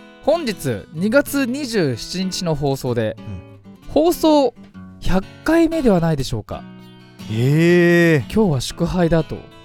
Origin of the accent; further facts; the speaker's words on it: Fujisawa, Kanagawa, Japan; 藤沢出身の俳優タレントとして活動する